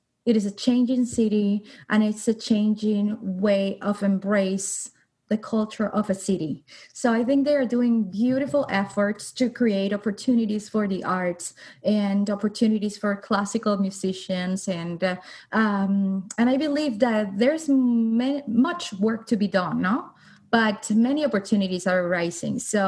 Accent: Havana, Cuba; first language Spanish; English is a second language; now in Miami, United States; there are so many people speaking my mother tongue, you know, Spanish. So, and there's so much of the Cuban culture and the Latin culture. So sometimes I feel like I am not that far away from home

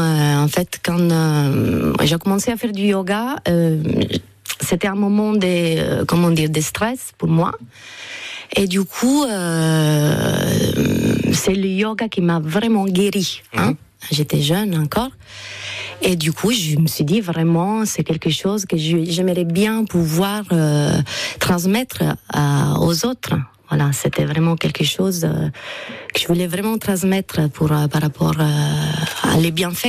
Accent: Italy; French is a second language; en Toscane, parce que je suis italienne.

